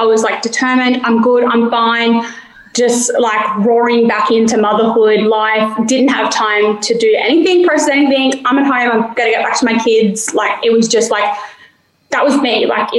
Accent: New South Wales, Australia; So our family's from here, but I was born and raised in Western Sydney. In between that time frame, yeah, we moved up here on country and we've been here ever since.

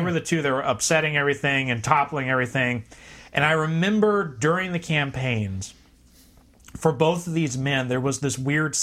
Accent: United States; So this, as an American, I was like, no, electing this person is not going to fix everything.

